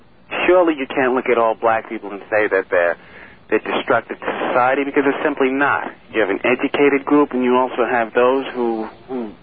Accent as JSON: {"language": "English", "town": "Brooklyn", "region": "New York", "country": "United States", "said": "I'm from Brooklyn, New York."}